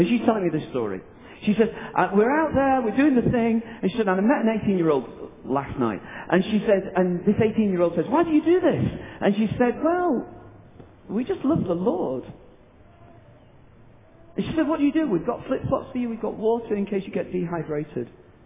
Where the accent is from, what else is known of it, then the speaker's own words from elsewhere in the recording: United Kingdom; I'm British, as you now have established.